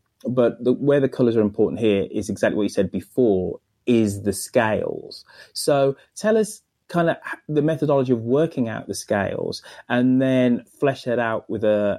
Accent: United Kingdom; now in United States; living, being British and then living in the United States

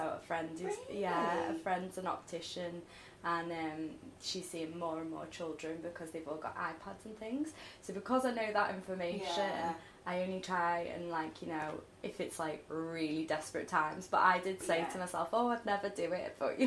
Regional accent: Liverpool, North West England, United Kingdom; now in London, United Kingdom; So I've been down here like 11 years.

